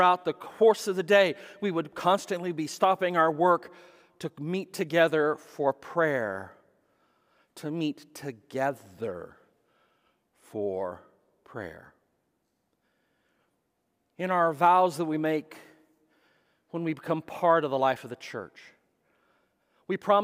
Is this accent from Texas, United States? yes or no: yes; Texas, United States; because both Eldridge and I were from Texas, and they all loved to hear us say the word microwave as a Texan.